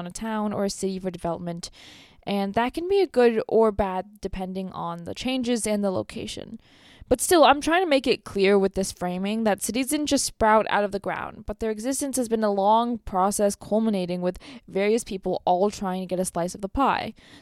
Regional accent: Los Angeles, California, United States; I grew up in Los Angeles, which is a 1. My family now lives outside of LaFarge, which is a 10.

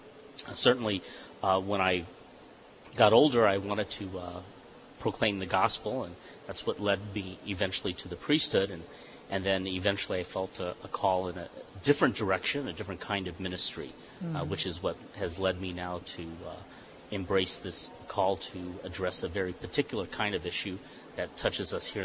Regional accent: Washington, United States; also born or lived in Japan; Well, I was born in Japan, and my parents, when I was very young, they moved to the United States. My father was from Chicago. My mother was a Japanese national. They met in Japan. So we first settled in the state of Washington

